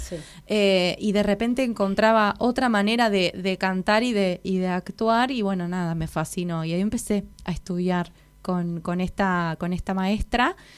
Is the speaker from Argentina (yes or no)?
yes; Ingeniero Maschwitz, Buenos Aires Province, Argentina; Yo soy de allá, de Zona Norte, Ingeniero Maschwitz.